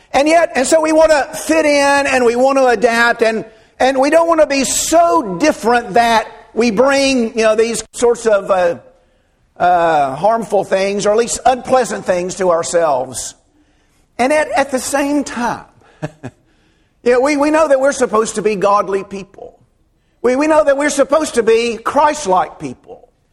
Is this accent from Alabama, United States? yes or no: yes; Birmingham, Alabama, United States; also born or lived in Florence, United States; I was born in Florence and in 1957. It's been that long ago. Well, the next year, we moved to Birmingham, and Daddy started preaching at Pleasant Grove, just right over here in the Birmingham area.